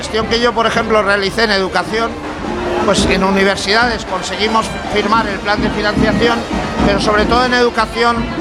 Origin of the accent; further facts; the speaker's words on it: Valencian Community, Spain; los que somos de Alicante, pues allí a veces aprovechamos los días que dormimos allí para juntarnos un rato.